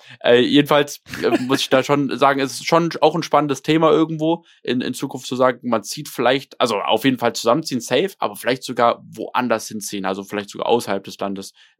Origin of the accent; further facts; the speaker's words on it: Germany; Ich bin so happy, in diesem Land groß geworden zu sein.